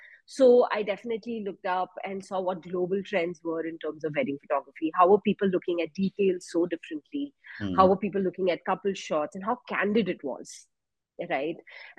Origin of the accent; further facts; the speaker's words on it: Jammu, Jammu and Kashmir, India; now in Bangalore, India; I'm from Jammu, born and brought up in Jammu, and then went on to doing my engineering from NIT Nagpur, then came to Bangalore for my first corporate job.